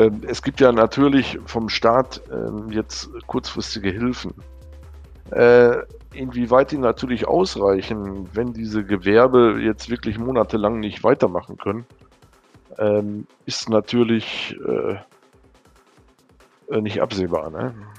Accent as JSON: {"language": "German", "town": "Windeck", "region": "North Rhine-Westphalia", "country": "Germany", "tie": "born or raised there", "said": "ich weiß hier gerade in meinem Heimatort hier in Windeck"}